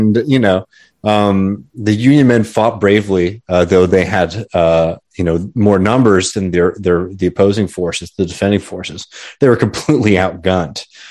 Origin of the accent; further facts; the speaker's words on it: Texas, United States; I have to say again, as a Texan, like this is not my history, but it's something I can draw a lot of inspiration from.